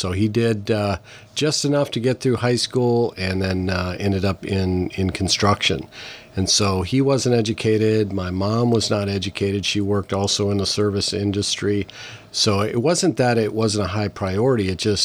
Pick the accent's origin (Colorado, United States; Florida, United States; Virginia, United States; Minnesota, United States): Minnesota, United States; I've been in the state of Washington for about 34 years, but I grew up in northern Minnesota.